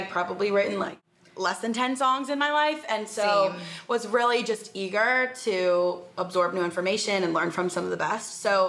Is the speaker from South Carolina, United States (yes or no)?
no; Charlottesville, Virginia, United States; also born or lived in Massachusetts / North Carolina; now in Nashville, United States; Yeah, so I am originally from Charlottesville, Virginia, and honestly, kind of up and down the East Coast. I went to boarding school in Massachusetts for high school and then college in North Carolina